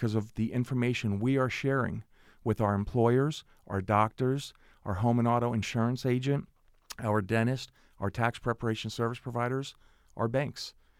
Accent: New Jersey, United States; So I'm from New Jersey, and I grew up on a street 5 miles long, 10 houses. Seven of those 10 houses are my aunts and uncles, 26 first cousins.

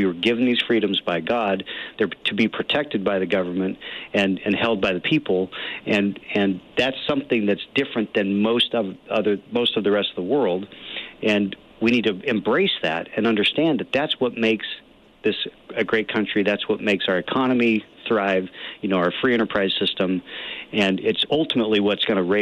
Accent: Show Low, Arizona, United States; I grew up in Sholo, Arizona.

